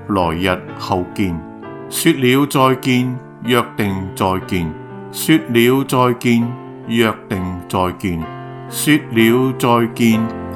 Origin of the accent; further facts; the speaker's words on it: Hong Kong; 我出生及成长于香港，父母是从中国大陆迁徙而来的难民，在狮子山下的木屋区建立家庭